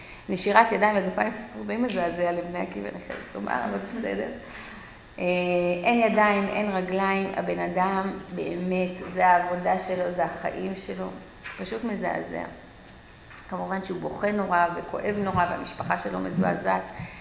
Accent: Ra'anana, Central District, Israel; כשהייתי צעירה מזמן, גדלתי ברעננה

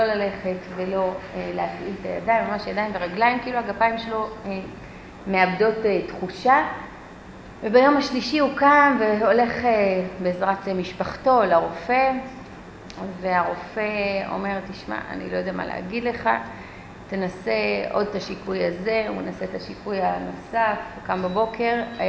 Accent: Ra'anana, Central District, Israel; כשהייתי צעירה מזמן, גדלתי ברעננה

